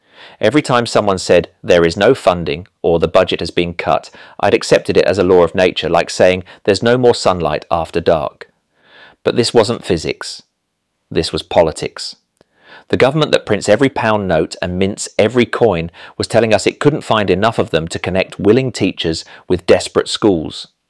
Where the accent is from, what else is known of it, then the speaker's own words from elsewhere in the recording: Didcot, South East England, United Kingdom; I grew up in Didcot with my dad, who taught physics at Oxford Brookes.